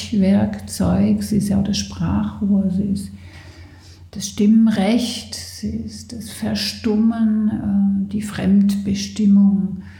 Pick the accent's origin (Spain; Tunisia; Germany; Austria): Germany; Southern Germany; an wunderbare, klare Nächte im Süden Deutschlands, wo ich herkomme.